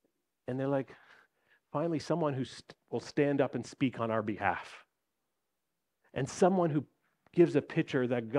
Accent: Canada; I'm Canadian, I'm North American.

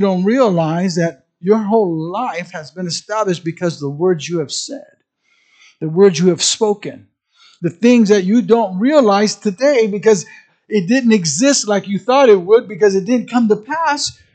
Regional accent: California, United States; And I'm a California born and raised. Can't stand it today, but I'm a Californian.

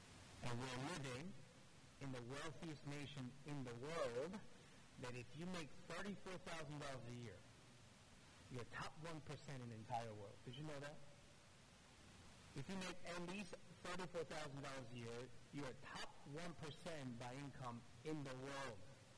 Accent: the South, United States; I saw this in my life, growing up in the South.

